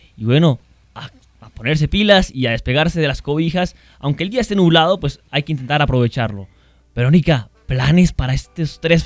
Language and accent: Spanish; Colombia; nosotros que somos colombianos aficionados al fútbol